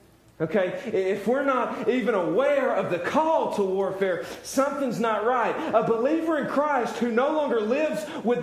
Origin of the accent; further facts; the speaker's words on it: North Carolina, United States; Happened in Durham, 30 minutes away from my hometown.